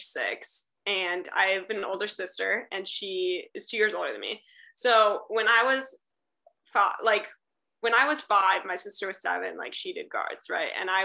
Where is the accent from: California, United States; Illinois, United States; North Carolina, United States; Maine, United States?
California, United States; I mean, I am from Northern California, so I think it's way more of a thing in Southern California.